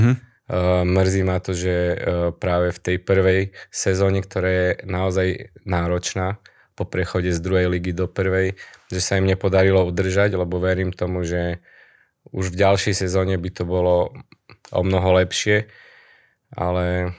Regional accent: Prešov, Prešov Region, Slovakia; som Prešovčan, ale vyrástol som futbalovo v Prešove, vyrástol som ako tréner, keďže som 13 alebo 14 rokov pôsobil v akadémii Tatrana Prešov

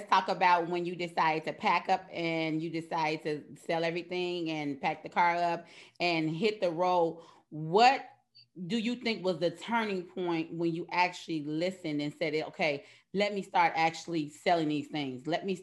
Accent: Chicago, Illinois, United States; moved away as an adult; now in Houston, United States; you know, I relocated from Chicago to Houston.

